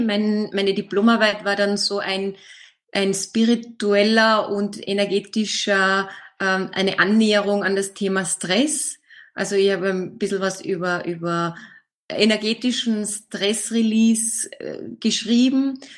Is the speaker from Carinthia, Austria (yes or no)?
yes; Carinthia, Austria; born there; now in Vienna, Austria; Ich bin gebürtige Kärntnerin und ich lebe aber jetzt schon viele, viele Jahre in Wien.